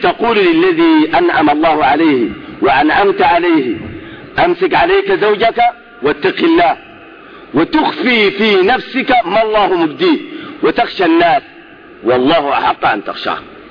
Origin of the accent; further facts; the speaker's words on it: Sudan; احنا بنعرف كسودانيين معترفين بمذاهب أربعة